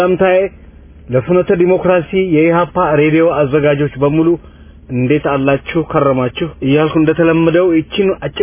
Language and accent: Amharic; Dire Dawa, Ethiopia; እኔ ተወልጄ ካደኩባት ጊዜ ድሬዳዋ ከኢትዮጵያ ውስጥ ከልዩ ልዩ ብሔሮች የመጡ ኢትዮጵያውያን በሰላምና በፍቅር በመተባበር አብረው የሚኖሩባት ከተማ ነበረች።